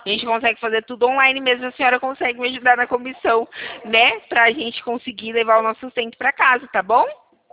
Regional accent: Santa Bárbara d'Oeste, São Paulo, Brazil; sou de Santa Bárbara do Oeste, interior de São Paulo.

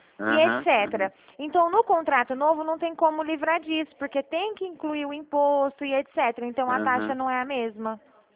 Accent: São Paulo, Brazil; Eu sou paulista, aqui do estado de São Paulo.

